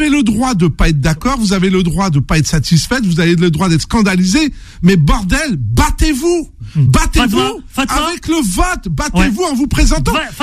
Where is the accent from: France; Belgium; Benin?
France; born there; Moi, mes parents sont venus d'Algérie. Mais pour mes enfants, je ne suis pas venu d'Algérie, moi je suis né en France.